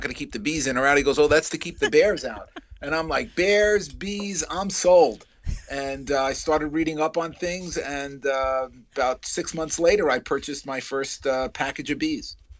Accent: Teaneck, New Jersey, United States; I'm born and bred in New Jersey. My home, my primary home, is in Teaneck, New Jersey

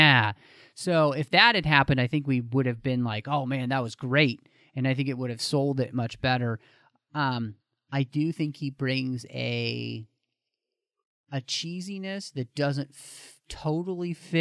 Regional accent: Dallas, Texas, United States; I grew up in Dallas, right

